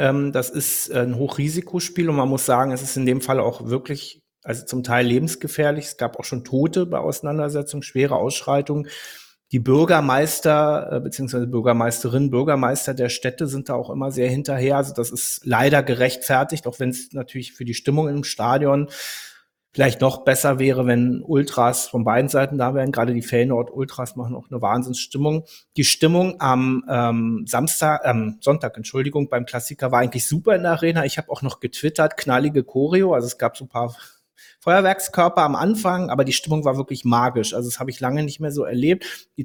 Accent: Berlin, Germany; Ich bin in Berlin aufgewachsen

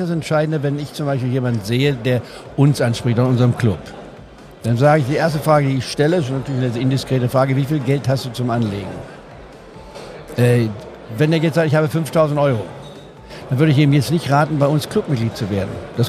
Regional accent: Goslar, Lower Saxony, Germany; in Goslar am Harz, wo ich aufgewachsen bin

